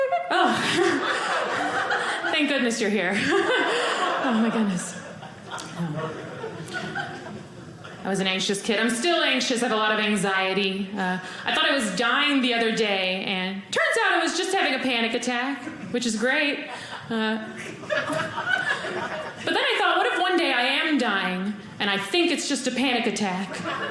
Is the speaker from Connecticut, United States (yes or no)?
no; New York City, New York, United States; I'm from New York City. And they catcall a lot in New York.